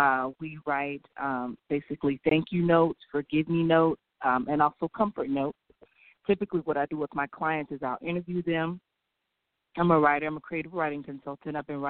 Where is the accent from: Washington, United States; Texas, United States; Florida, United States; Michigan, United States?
Florida, United States; Campbellton; now in Orlando, United States; I'm currently located in Orlando, Florida, but originally I'm actually born and raised. I'm from Campbellton, Florida.